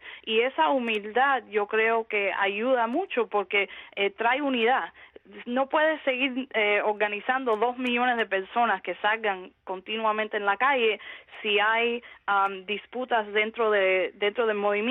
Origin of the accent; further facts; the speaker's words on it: Cuba; siendo disidente cubano